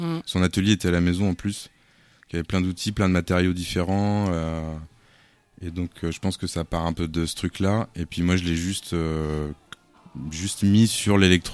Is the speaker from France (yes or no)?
yes; Chartres, Centre-Val de Loire, France; parce que je viens de Chartres en Nord-et-Loire.